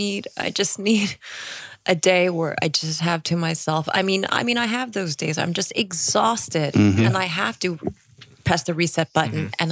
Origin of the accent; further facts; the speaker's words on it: East Coast, United States; Because I'm from the East Coast